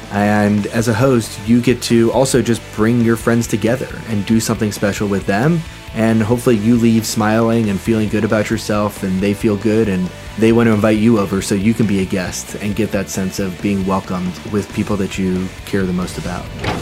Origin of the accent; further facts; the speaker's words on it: St. Louis, Missouri, United States; now in Chicago, United States; I'm originally from St. Louis and now live in Chicago.